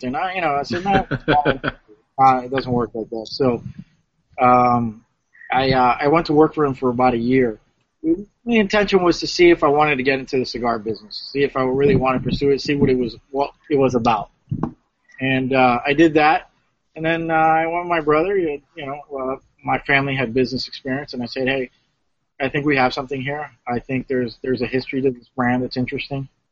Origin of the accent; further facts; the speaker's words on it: Princeton, New Jersey, United States; But I grew up in the Northeast, in Princeton, New Jersey